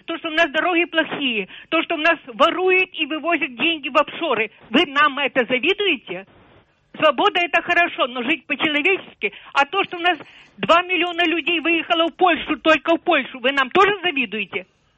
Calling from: Kyiv, Ukraine; Здравствуйте, Киев.

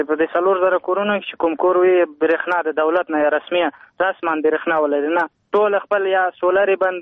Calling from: Kabul, Afghanistan; د کابل ولایت برشناکوت څخه

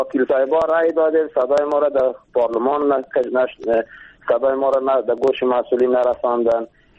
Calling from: Jowzjan, Afghanistan; ما جوجان.

